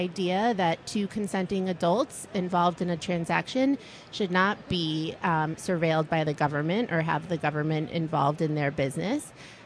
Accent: Miami, Florida, United States; I grew up in Miami, Florida. I tried to escape a couple times. Kept pulling me back, so it's home now.

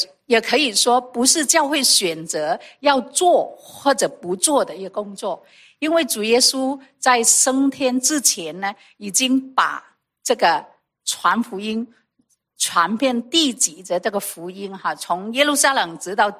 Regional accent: Vietnam; 我是在越南出生长大的，所以呢我可以说我很早很小的时候就去教会，我在越南的华人教会。

